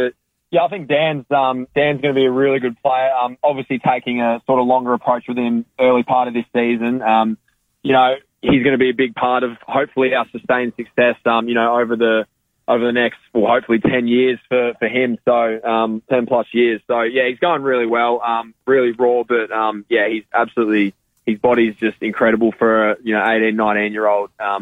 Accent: Brisbane, Queensland, Australia; growing up in Queensland and, in Brisbane where the AFL is not really strong

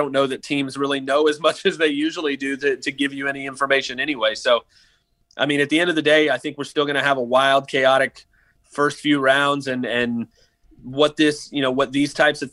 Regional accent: Tampa Bay, Florida, United States; I grew up in Tampa Bay. I'm a Bucks guy and grew up a Bucks fan.

